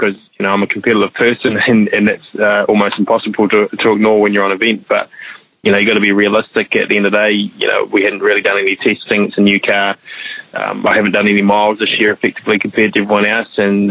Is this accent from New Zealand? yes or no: yes; New Zealand; as a Kiwi, that's very much very similar to the Kiwi culture, very similar to how we do things at home